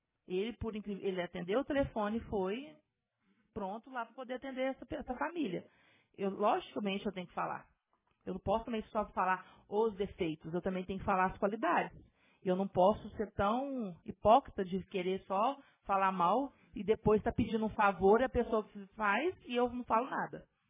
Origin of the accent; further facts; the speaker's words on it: Jaci, São Paulo, Brazil; Porque eu sou de Jaci, eu conheço a população de Jaci.